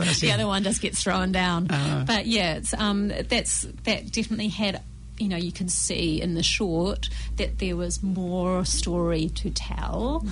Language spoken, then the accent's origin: English; Rotorua, Bay of Plenty, New Zealand; I grew up in Rotorua.